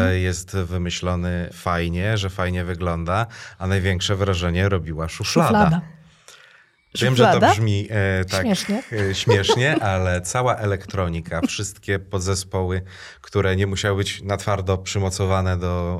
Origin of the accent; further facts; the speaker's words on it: Podlaskie Voivodeship, Poland; I skąd jesteście? A my z Polski, wow.